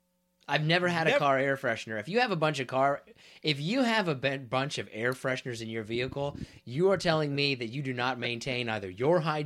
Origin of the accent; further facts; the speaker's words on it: Kansas, United States; I grew up in Kansas, and you would put on your high beams at least once a week because there wasn't that many people on.